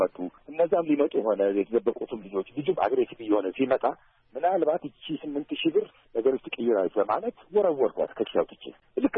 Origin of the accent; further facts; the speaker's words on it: Addis Ababa, Ethiopia; የአዲስ አበባ ልጆች ነን፣ ተወልደን ያደግንበት ነው ይሄ ቦታ። ይህን ቦታ ህጻን ሆነን ነው የምናውቀው